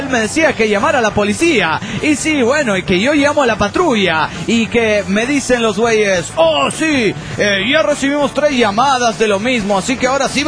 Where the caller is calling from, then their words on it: Tijuana, Baja California, Mexico; de Tijuana, México. Aquí en Tijuanita